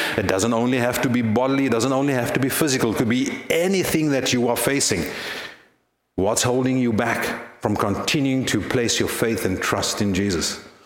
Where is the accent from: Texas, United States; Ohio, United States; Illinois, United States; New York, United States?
New York, United States; accent: New York; Okay, with my New York accent, what's going on here?